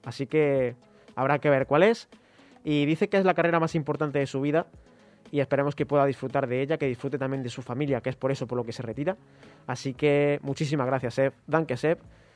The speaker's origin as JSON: {"language": "Spanish", "country": "Spain", "said": "porque somos españoles"}